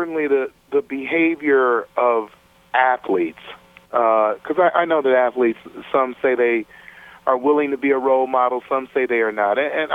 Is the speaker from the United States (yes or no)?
yes; Cleveland, Ohio, United States; So I grew up in Cleveland, we attempted to throw the ball like Frank Ryan, or you wanted to run like Jim Brown